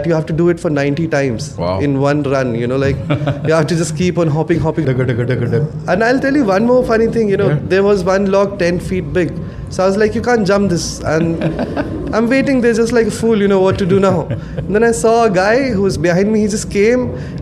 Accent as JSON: {"language": "English", "country": "India", "said": "I told them that I'm from India"}